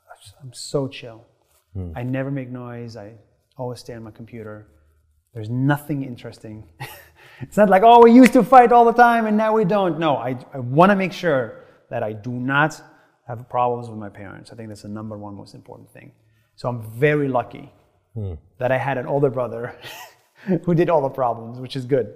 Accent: Nazareth, Northern District, Israel; So I grew up in Israel, right, as a Palestinian. And, you know, first of all, no one chooses where they are born. It's not like you choose your passport. So, you know, growing in that part of the world, in Nazareth, right next to Jesus

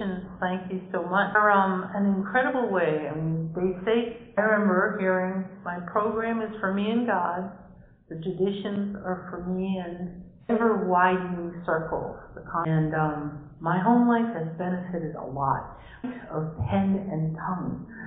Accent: Rhode Island, United States; I'm here from Rhode Island.

